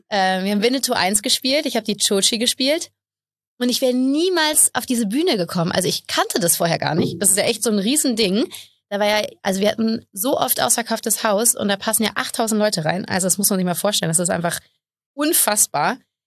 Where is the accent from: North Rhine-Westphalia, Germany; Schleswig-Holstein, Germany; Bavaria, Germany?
North Rhine-Westphalia, Germany; Bonn; Also ich bin gebürtig aus Bonn